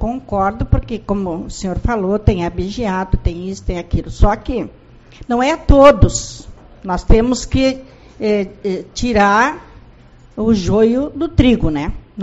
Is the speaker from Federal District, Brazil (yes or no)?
no; Barra do Quaraí, Rio Grande do Sul, Brazil; desde que eu me conheço por gente, me criei na Barra do Quaraí